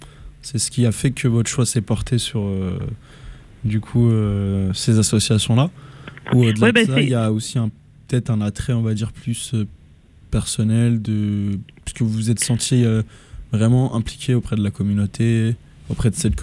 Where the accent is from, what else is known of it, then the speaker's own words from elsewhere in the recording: France; Je suis désolé, je suis français, j'ai du mal avec les prononciations de ville québécoise.